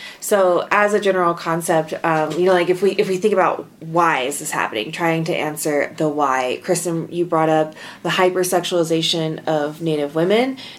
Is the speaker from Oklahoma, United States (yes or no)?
yes; Oklahoma, United States; You know, Oklahoma. I'm from Oklahoma, so I feel fine taking that shot.